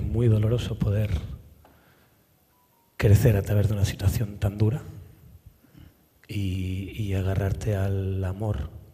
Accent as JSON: {"language": "Spanish", "town": "San Cristóbal de La Laguna", "region": "Canary Islands", "country": "Spain", "said": "los que somos de La Laguna lo conocemos muy bien"}